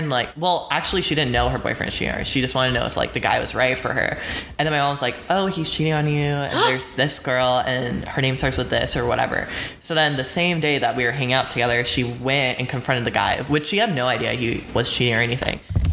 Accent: South Carolina, United States; also born or lived in Atlanta / Florida; Okay, so I was born in Atlanta, Georgia. And then I was moved to South Carolina with my family. And then that's kind of where I was raised.

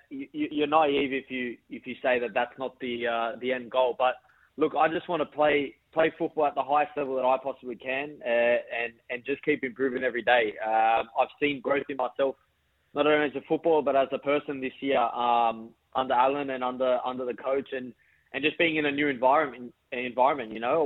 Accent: Sydney, New South Wales, Australia; Yeah, so I grew up in Western Sydney. I was born in Liverpool also.

